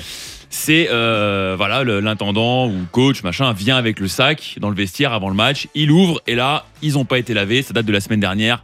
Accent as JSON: {"language": "French", "region": "Île-de-France", "country": "France", "also_born_or_lived": "Cagnes-sur-Mer", "said": "De région parisienne. Okay. Et avec un petit détour par la région de Nice, Cagnes-sur-Mer."}